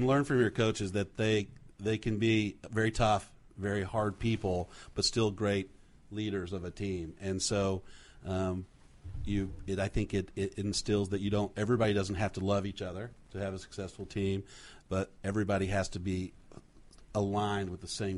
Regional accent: Allen, Texas, United States; I grew up in a little town called Allen, Texas.

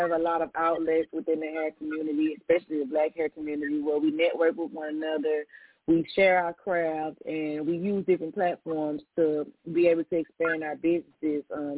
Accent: Houston, Texas, United States; because I was born and raised in Houston, Texas, you know, I've been doing hair for a long time.

